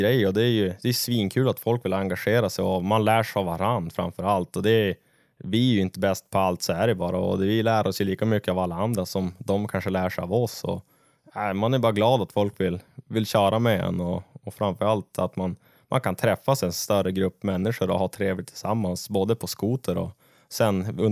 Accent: Umeå, Västerbotten County, Sweden; Jag är ju född och uppvuxen i Umeå. Eller egentligen 2 mil utanför Umeå i en liten by som heter Karsö.

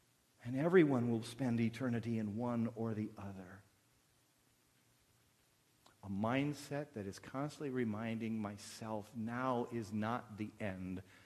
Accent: Flint, Michigan, United States; I grew up in Flint. I knew even back then you don't drink the Flint River.

